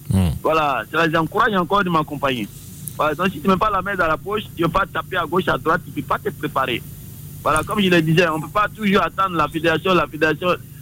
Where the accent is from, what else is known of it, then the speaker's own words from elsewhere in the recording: San-Pédro, Bas-Sassandra, Côte d’Ivoire; moi, j'ai grandi à San Pedro.